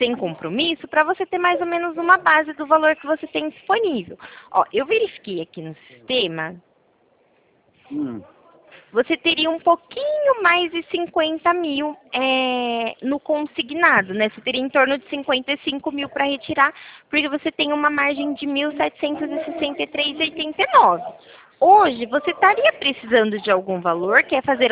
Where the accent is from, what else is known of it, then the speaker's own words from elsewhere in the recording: Araras, São Paulo, Brazil; Eu sou daqui da cidade de Araras